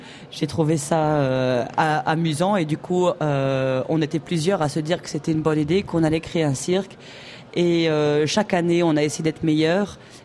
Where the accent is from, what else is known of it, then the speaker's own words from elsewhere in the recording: Wales, United Kingdom; French is a second language; Donc, on est au Pays de Galles parce qu'on vient du Pays de Galles. On est né au Pays de Galles. C'est là qu'on habite